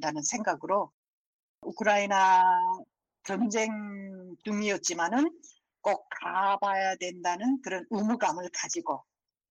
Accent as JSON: {"language": "Korean", "country": "North Korea", "moved": "as an adult", "said": "근데 이제 나는 탈북하게 된 동기, 내 자식들을 더 나은 세상에서 살게 하기 위해서 그 탈북한 엄마들 중에 한 사람이라는 거."}